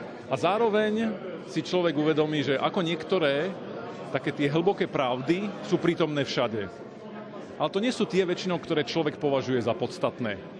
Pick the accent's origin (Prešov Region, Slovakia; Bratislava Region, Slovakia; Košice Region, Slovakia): Košice Region, Slovakia; Košice; Pochádzam z Košic.